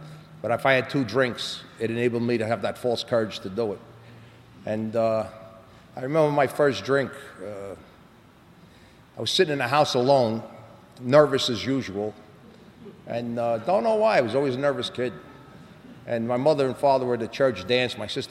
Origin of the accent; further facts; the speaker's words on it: New York City, New York, United States; accent: New York; I was brought up in New York, and you know that. You know, you can tell by my accent.